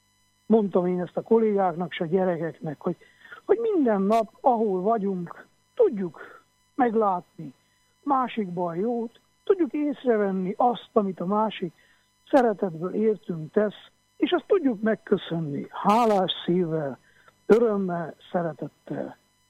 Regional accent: Miercurea Ciuc, Harghita, Romania; utcát kell seperjek itten Csíkszeredában, ahol felnőttem

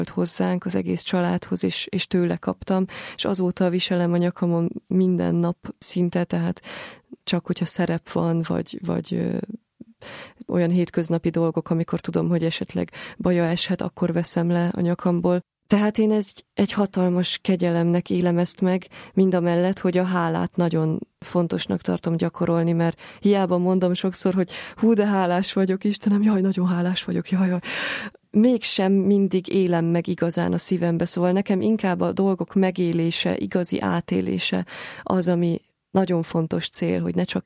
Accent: Szentendre, Pest, Hungary; Eredetileg én szentendrei vagyok, és szüleim festőművészek, úgyhogy egy művész családból származom, és az iskolai, általános iskolai éveimet Szentendrén töltöttem

